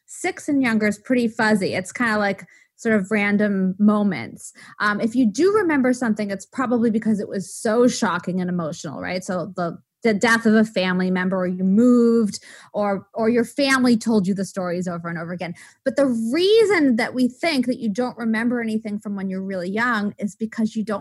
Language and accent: English; Waltham, Massachusetts, United States; born there; I was born in Waltham, Massachusetts. I went to Bates College. I went to Harvard